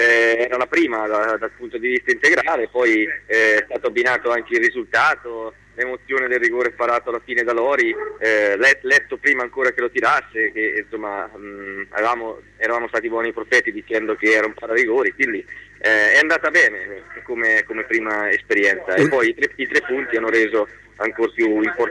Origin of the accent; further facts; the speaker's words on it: Senegal; Io sono senegalese